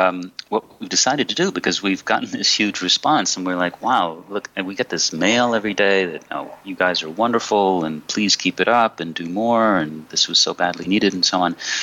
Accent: New York, United States; I'm from New York, okay? I grew up with the New York Times.

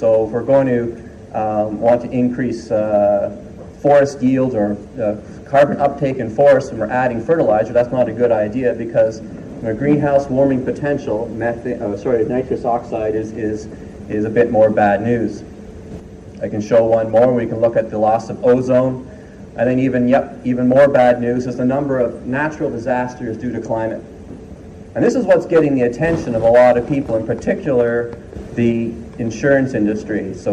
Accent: Hamilton, Ontario, Canada; I'm from Hamilton, I grew up in Hamilton, I love Hamilton.

